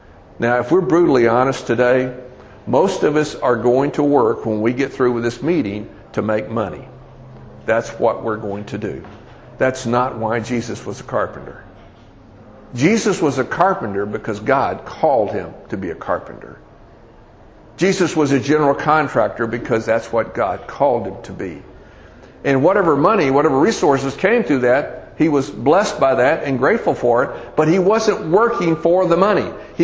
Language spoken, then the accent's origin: English; Dallas, Texas, United States; I mean, I was born and raised here in Dallas.